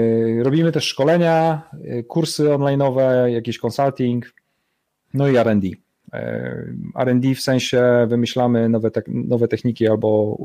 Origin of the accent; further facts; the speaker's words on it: Pomeranian Voivodeship, Poland; ja jestem z północy, z Trójmiasta i tutaj się nigdy nic takiego nie działo